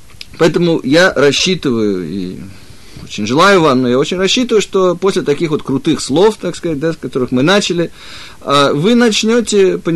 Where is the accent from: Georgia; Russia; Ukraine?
Russia; moved away as an adult; я сам родился и вырос в России, и просто, ну, вот так мне в этой жизни, я бы сказал, посчастливилось, что мне удалось уехать из бывшего Советского Союза 25 лет назад